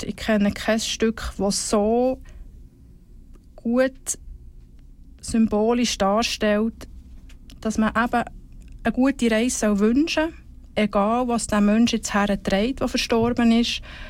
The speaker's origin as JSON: {"language": "German", "country": "Switzerland", "said": "bei uns in der Schweiz so, dass jede Gemeinde ihre eigenen Verordnungen und Richtlinien hat"}